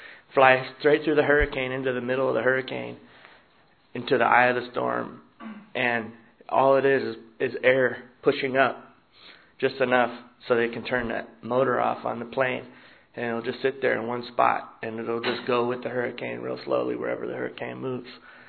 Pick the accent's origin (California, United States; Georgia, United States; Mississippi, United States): California, United States; I'm a sexaholic from California.